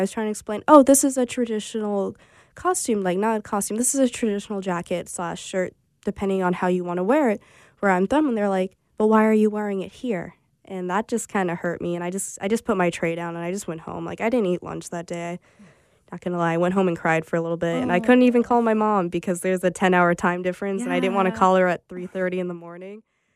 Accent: Alaska, United States; People thought it was cool that I was from Alaska. I became the trademark Alaskan person. Then when people found out I was a Inupiaq, they were like, wow, you guys are real?

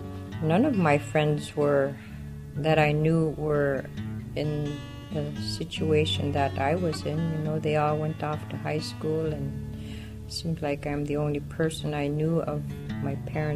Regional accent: Espenberg, Alaska, United States; And the last time I came from Espenberg with my parents, with the dog teams and snow machine, was probably in 65 or so, 1965.

